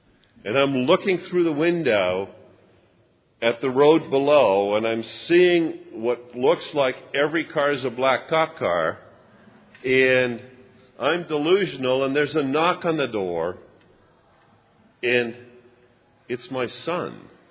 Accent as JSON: {"language": "English", "country": "Netherlands", "tie": "born or raised there", "said": "I was born in Holland."}